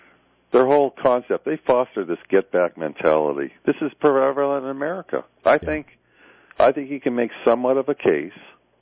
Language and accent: English; Pennsylvania, United States; I'm originally from Northwest Pennsylvania, not too far from Titusville, Pennsylvania.